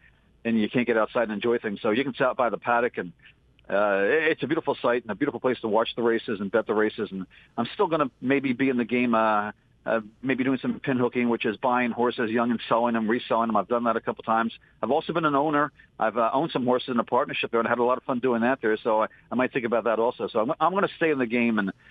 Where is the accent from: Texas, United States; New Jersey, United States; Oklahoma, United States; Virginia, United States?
New Jersey, United States; I grew up right near Garden State Park there